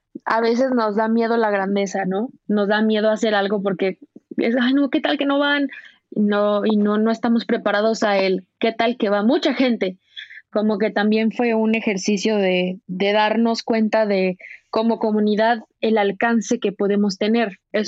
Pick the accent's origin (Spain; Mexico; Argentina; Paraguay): Mexico; todas estas cosas que normalmente como mexicanos hacemos